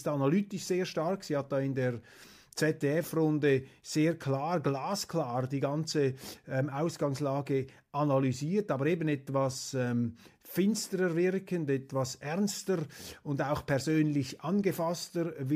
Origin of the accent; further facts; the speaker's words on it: Switzerland; ich sage das als Schweizer.